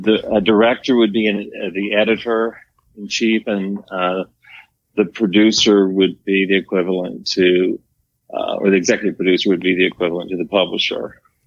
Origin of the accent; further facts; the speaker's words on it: Denton, Texas, United States; I am from Texas. I am from a little town that's not so little anymore called Denton, Texas.